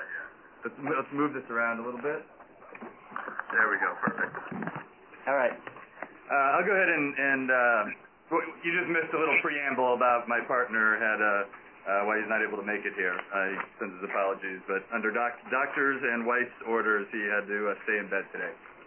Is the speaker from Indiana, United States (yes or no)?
yes; West Lafayette, Indiana, United States; I'm a product of the Midwest. I grew up in Indiana in the cornfields outside of West Lafayette, not too dissimilar to Madison.